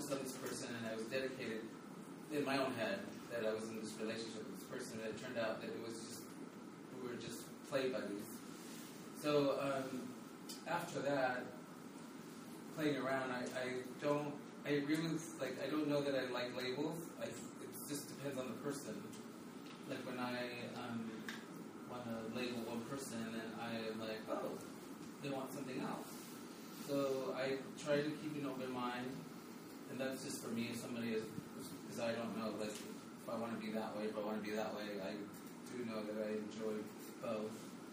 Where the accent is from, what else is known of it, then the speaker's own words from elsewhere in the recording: San Diego, California, United States; I have lived in San Diego for 95% of my life. I grew up in South San Diego in the Imperial Beach, La Vista area.